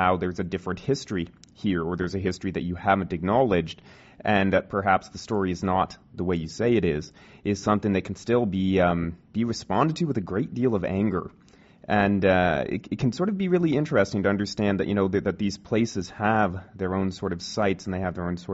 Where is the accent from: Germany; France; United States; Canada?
Canada; St. Catharines, Ontario; I grew up in St. Catharines, not far from Toronto.